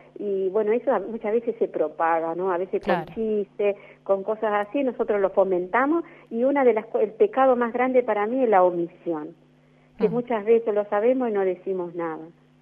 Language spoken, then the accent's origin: Spanish; Argentina; pero yo soy argentina